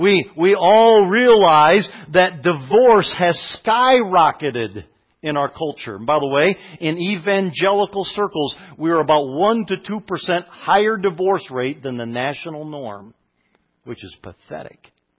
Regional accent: Michigan, United States; I grew up in Michigan, folks. Let me tell you, they are leaving Michigan. All my family lives in Michigan. I lived in the Detroit area where I went to college.

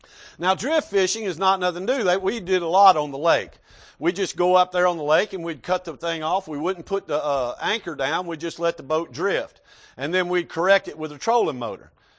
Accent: Florida, United States; but I grew up in Florida, and we had a thing, what we call was drift fishing.

